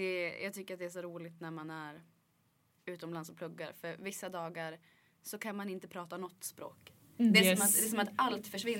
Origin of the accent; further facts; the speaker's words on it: Dalarna County, Sweden; now in Stockholm, Sweden; Alltså, jag är ju från Dalarna.